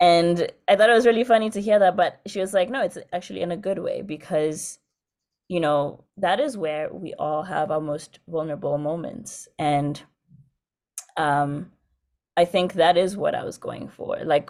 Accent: Coast, Kenya; growing up in Kenya, the coast, we have the Indian Ocean and there's a reef, so all of the waves are broken.

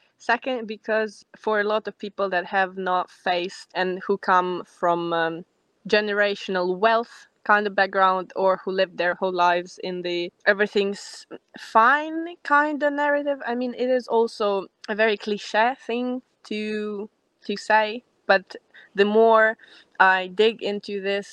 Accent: Germany; English is a second language; I'm from Germany, do you speak a couple of words of German, and I start talking to them in German

